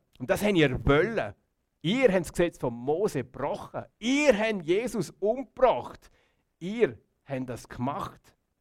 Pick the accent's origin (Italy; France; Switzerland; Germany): Switzerland; Und bei uns in der Schweiz, auch im Fürstentum Liechtenstein, ist es zum Glück etwas anders.